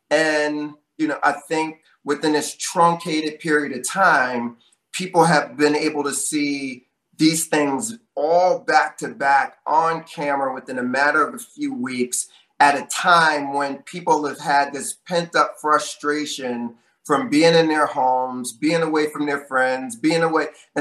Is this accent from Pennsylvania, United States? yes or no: yes; Philadelphia, Pennsylvania, United States; And this is Pennsylvania. I grew up in Philadelphia.